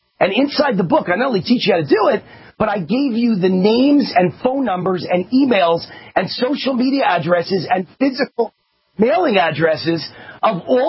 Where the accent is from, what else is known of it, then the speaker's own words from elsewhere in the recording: New York, United States; I was born and raised in New York, Westchester County.